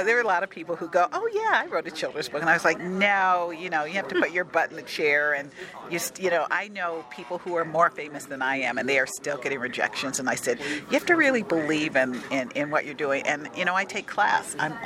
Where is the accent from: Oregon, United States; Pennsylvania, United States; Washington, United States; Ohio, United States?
Ohio, United States; now in Kansas City, United States; Okay, I'm originally from Ohio. I'm currently living in Kansas City